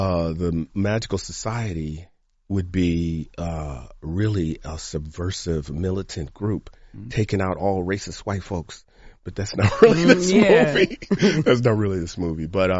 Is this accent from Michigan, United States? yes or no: yes; Detroit, Michigan, United States; I mean, I was exposed to, when I was young and growing up in Detroit, my dad was a doctor. I grew up around doctors, lawyers, professional black families.